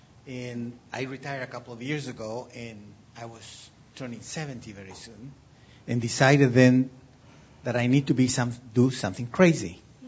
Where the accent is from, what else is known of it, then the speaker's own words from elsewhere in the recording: Chile; because I think I'm originally from Chile